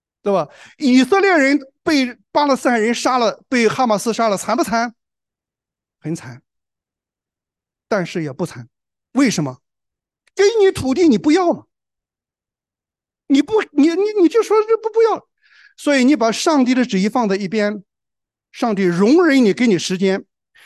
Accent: China; moved away as an adult; now in Australia; 我们是中国人，我们不是也来到澳洲生活了吗？

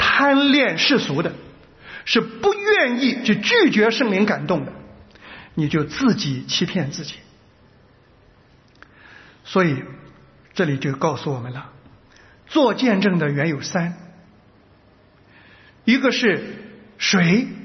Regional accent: China; now in Australia; 我们是中国人？我们是华人？我们现在在哪里？我们在 Australia。 我那时候来澳洲的时候，

